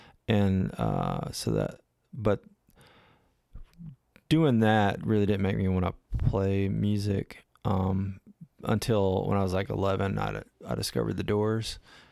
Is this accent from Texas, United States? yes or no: no; Bowling Green, Kentucky, United States; born there; I was born right here in Bowling Green, Kentucky.